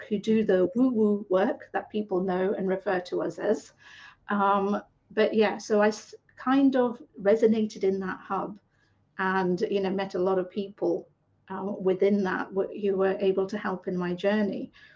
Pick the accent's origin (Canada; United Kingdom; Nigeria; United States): United Kingdom; So I'm a British Asian woman, that's Indian for the people in the US.